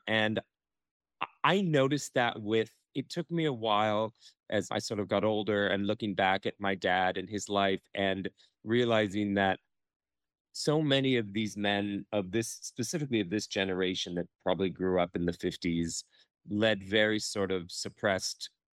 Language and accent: English; California, United States; As much as I grew up in the Bay Area and this epidemic seemed to be everywhere at the time, it still hadn't really affected our day-to-day lives.